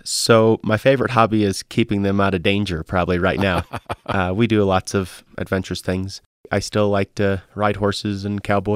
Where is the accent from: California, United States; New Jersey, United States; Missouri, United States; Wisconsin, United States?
Missouri, United States; moved away; I'm from the Midwest, from the Missouri ITs, Missouri, and came out west to go to Colorado State University and met my wife, who's a native of the Valley, and came down to the Valley.